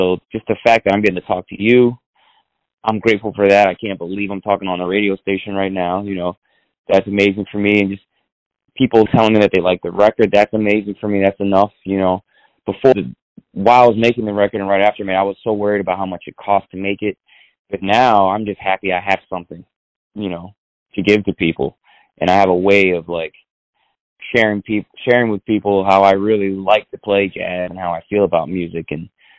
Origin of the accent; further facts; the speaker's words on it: New York City, New York, United States; born there; I was born in New York City, yes.